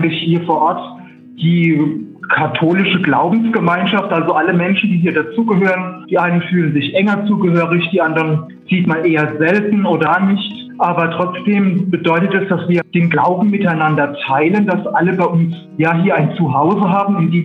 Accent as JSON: {"language": "German", "region": "Odenwald", "country": "Germany", "said": "nach Hause zu fahren, dort wo ich herkomme, in den Odenwald"}